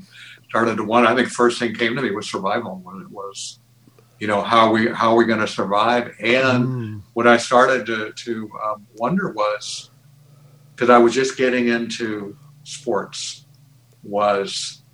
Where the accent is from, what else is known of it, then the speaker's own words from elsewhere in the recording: San Francisco, California, United States; I grew up in San Francisco.